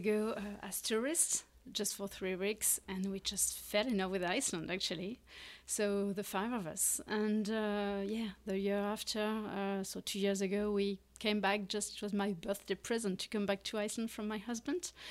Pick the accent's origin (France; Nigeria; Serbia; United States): France; English is a second language; moved away; also born or lived in Luxembourg; We're all from France, but yeah, my kids were born in Luxembourg.